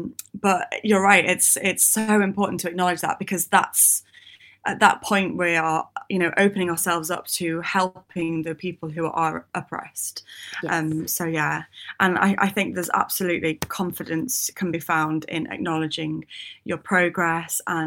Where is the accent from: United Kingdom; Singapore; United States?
United Kingdom; You know, we're British and stiff upper lip and sort of keep it in and get over it.